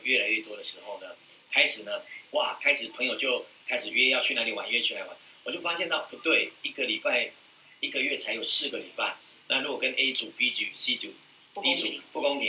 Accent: Taiwan

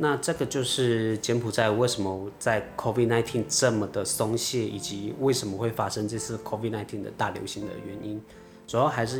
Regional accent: Taiwan; 但依照我们台湾人的制度的话，如果说你这样子的话最高可以罚3万多块美金

